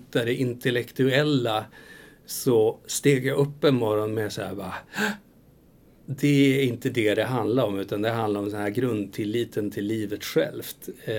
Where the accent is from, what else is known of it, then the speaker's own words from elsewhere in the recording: Umeå, Västerbotten County, Sweden; Jag är från Umeå annars.